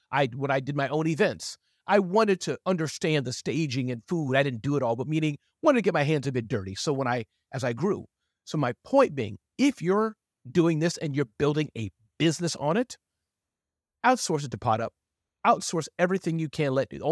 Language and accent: English; Mississippi, United States; When I was growing up in Mississippi, my great-great-grandmother